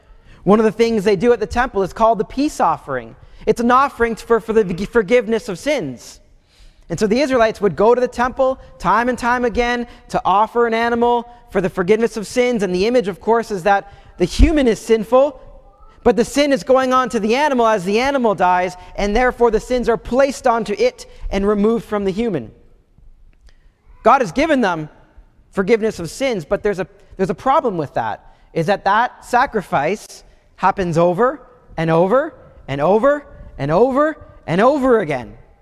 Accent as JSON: {"language": "English", "town": "Ottawa", "region": "Ontario", "country": "Canada", "tie": "born or raised there", "said": "I grew up in Ottawa. I have a couple brothers."}